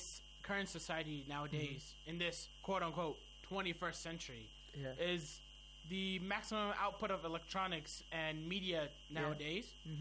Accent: United States; Me, myself, I was born in the States, and I was brought up there for 20 years.

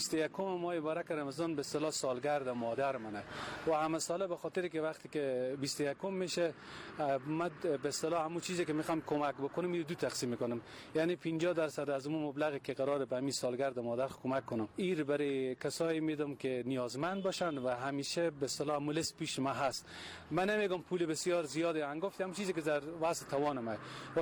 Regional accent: Herat, Afghanistan; اگه یک مثال در شهر هرات که در اینجا زاده شدم، بزرگ شدم، برای شما بگم

